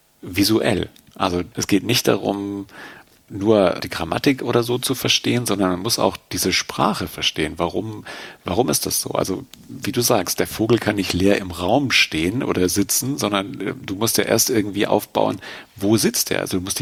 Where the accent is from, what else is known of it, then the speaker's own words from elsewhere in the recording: Bavaria, Germany; also ich komme aus Deutschland und zwar aus Bayern und in Bayern aus dem Landkreis Fürstenfeldbruck und da wohne ich übrigens im Ort Grafrath.